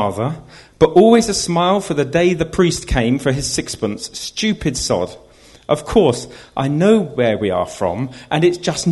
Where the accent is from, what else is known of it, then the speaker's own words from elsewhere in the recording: Oxford, South East England, United Kingdom; born there; all I'll say is that I was born in Oxford. And there are two Oxfords. One made cars, and the other made philosophers. We made cars.